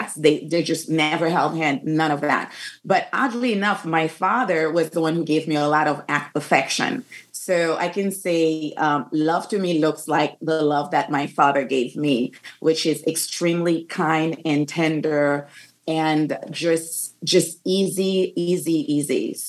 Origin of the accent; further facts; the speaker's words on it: Haiti; So I grew up in Haiti, and my parents were quite conservative.